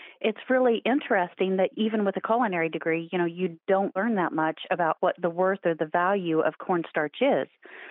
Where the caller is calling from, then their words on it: Whiteland, Indiana, United States; I'm calling from Whiteland, Indiana.